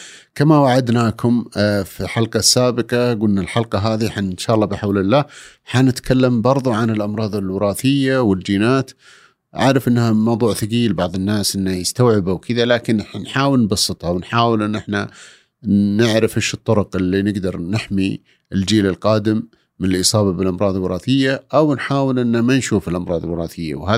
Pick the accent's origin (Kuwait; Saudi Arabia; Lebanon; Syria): Saudi Arabia; وفحص ما قبل الزواج عندنا في السعودية